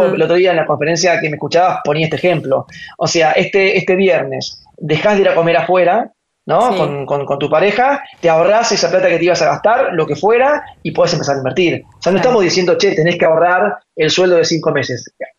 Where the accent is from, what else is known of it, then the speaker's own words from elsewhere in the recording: Argentina; yo soy pro Argentina, ¿sí? Yo viví en el exterior y volví a Argentina porque quiero este país, quiero trabajar acá, quiero generar riqueza acá en Argentina.